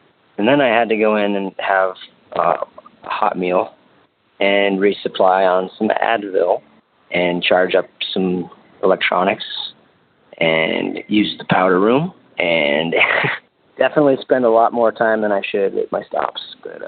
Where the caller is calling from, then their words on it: Abiquiu, New Mexico, United States; on the Tour Divide. I'm calling from Abiquiu.